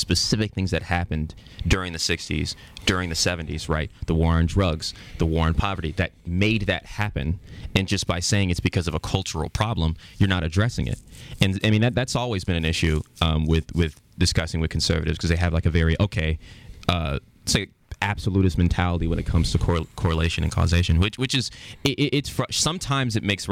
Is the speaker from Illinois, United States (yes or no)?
yes; Chicago, Illinois, United States; Because, I mean, growing up in Chicago, I went through their public education system